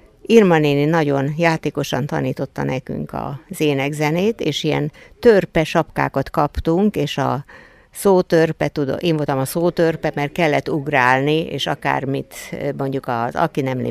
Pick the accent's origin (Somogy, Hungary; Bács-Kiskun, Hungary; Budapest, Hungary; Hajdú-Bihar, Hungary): Bács-Kiskun, Hungary; Kiskunhalas; Igen, mi itt születtünk, bár a szüleink nem voltak halasiak, hanem a munka miatt költöztek ide. De mi már, én halasinak érzem magam ma is.